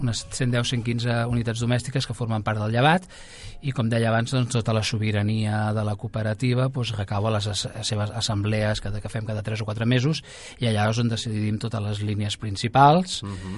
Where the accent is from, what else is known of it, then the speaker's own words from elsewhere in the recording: Barcelona, Catalonia, Spain; d'unes 10-12 famílies molt conscienciades que érem de Nou Barris, som de Nou Barris